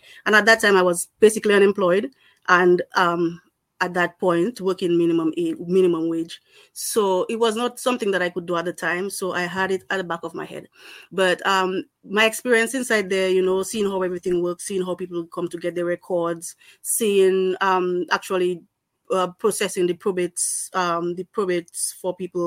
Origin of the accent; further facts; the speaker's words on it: Dominica; I am from Dominica. I worked in Dominica as a teacher